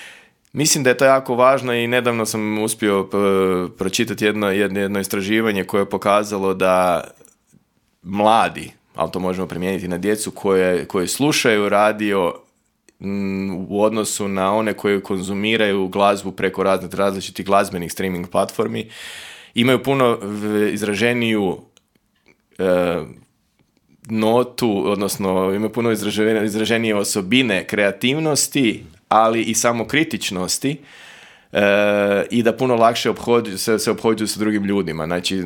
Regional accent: Croatia; kao Hrvat u Europskoj udruzi komercijalnih radija

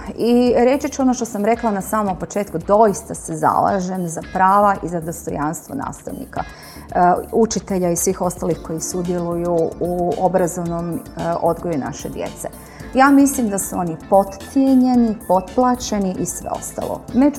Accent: Croatia; pogotovo kod nas u Hrvatskoj, na vrlo umjetan način

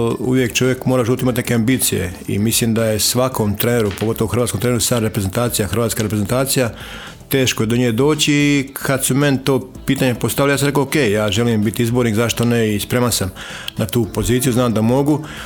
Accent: Livno, Federation of Bosnia and Herzegovina, Bosnia & Herzegovina; Da, točno je, kao djeca sam počeo da igram nogomet tamo.

